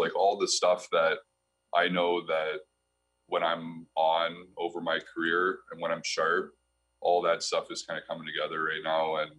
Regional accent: Pittsburgh, Pennsylvania, United States; I'm from Pittsburgh, so we're going to where I grew up and played all of my youth hockey.

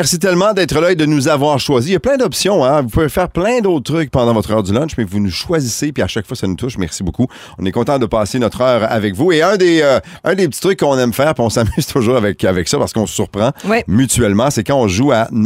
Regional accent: Chicoutimi, Quebec, Canada; Elle est à Chicoutimi, ma terre natale.

